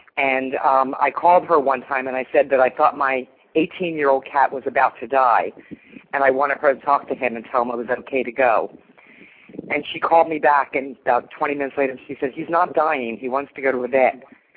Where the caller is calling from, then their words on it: Mexico; I'm calling from Mexico.